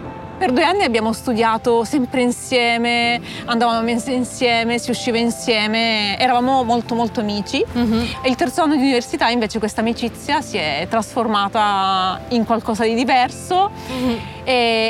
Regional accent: Catanzaro, Calabria, Italy; Sono nata a Catanzaro, ho frequentato appunto le scuole in città.

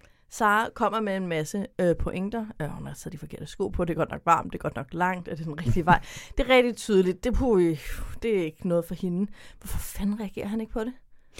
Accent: Jutland, Denmark; accent: Jutlandic; jeg taler automatisk jysk, mit jyske toneleje er automatisk lavt, mit københavnske toneleje er automatisk højt.

